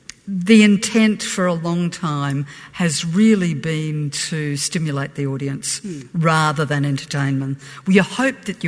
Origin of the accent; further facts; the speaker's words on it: Adelaide, South Australia, Australia; when I was growing up in Adelaide